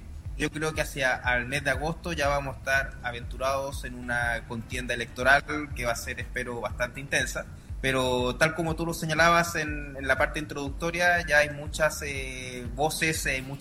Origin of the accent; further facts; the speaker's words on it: Valparaíso, Chile; Valparaíso, yo soy porteño